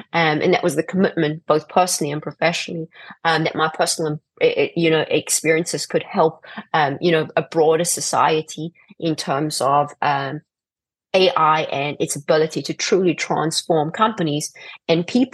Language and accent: English; South Africa; growing up in South Africa